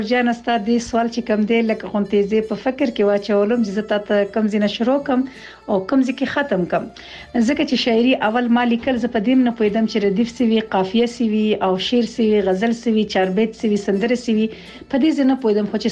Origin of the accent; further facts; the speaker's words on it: Laghman, Afghanistan; زه د افغانستان د لغمان اوسیدونکی یم.